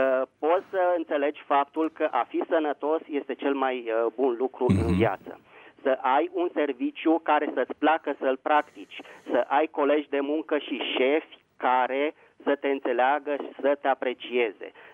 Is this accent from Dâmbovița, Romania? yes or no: no; Bucharest, Romania; din București.